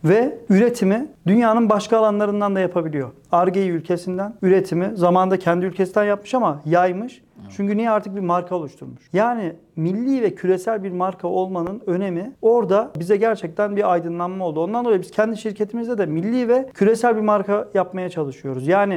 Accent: Sivas, Turkey; also born or lived in Ankara; Yani orada doyduğumuz için Sivaslıyım da diyorum.

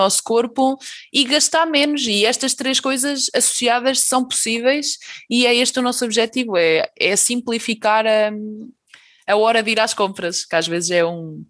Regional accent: Águeda, Aveiro, Portugal; eu sou de Águeda, né? E também não é... Ou seja, toda a gente sabe, né? Toda a gente que me segue sabe que eu sou de Águeda.

